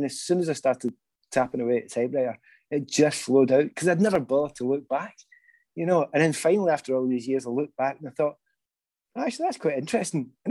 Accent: Glasgow, Scotland, United Kingdom; I come from the East End of Glasgow, you know, and you've got a tough upbringing there

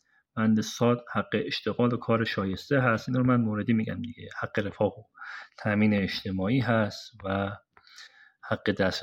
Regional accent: Iran; ما همه ایرانی هستیم، ما همه از حقوق شهروندی برخوردار هستیم

